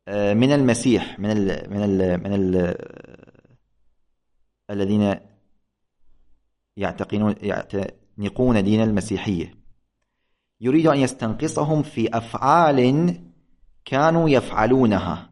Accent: Iraq; accent: Iraqi Arabic; نحن في لغتنا في لهجتنا العراق

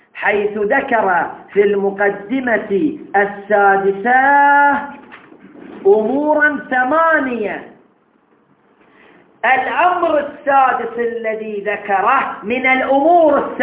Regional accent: Bahrain; لا أنا من البحرين

